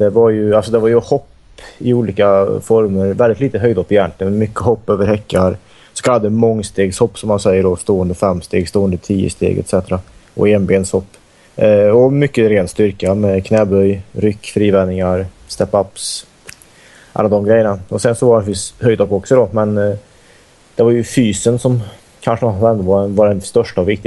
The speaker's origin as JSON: {"language": "Swedish", "region": "Värmland", "country": "Sweden", "tie": "born or raised there", "said": "Och märkte väl rätt tidigt att jag kunde vinna tävlingar hemma i Värmland, och sen vann jag ungdoms-SM när jag var 15 och sådär."}